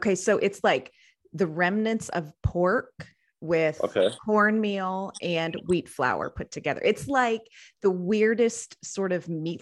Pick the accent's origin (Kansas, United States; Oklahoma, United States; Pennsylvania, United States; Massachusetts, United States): Pennsylvania, United States; Right. Okay, so I grew up in Pennsylvania.